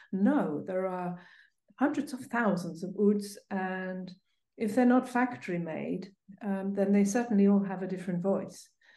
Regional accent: London, United Kingdom; also born or lived in Hungary; I grew up in London, and I was trained as a classical pianist, and I also played saxophone.

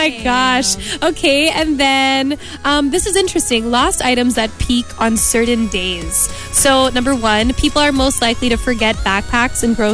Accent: Canada; I'm from Canada, so disclaimer. That's my excuse.

